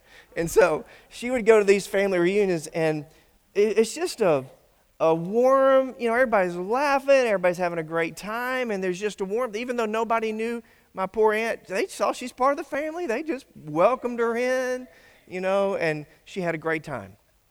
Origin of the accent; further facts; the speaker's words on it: Griffin, Georgia, United States; I grew up in Griffin, and my church group used to come over here.